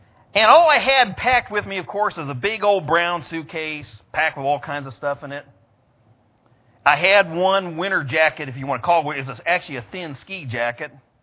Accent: California, United States; I'm from California. I'm in this strange new place.

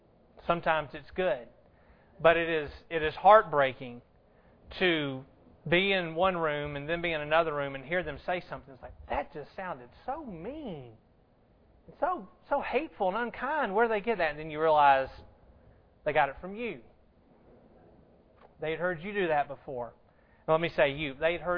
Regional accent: the South, United States; accent: Southern; I went to Indiana and I lived there for a little while, and when I got up there I found out I had a southern accent.

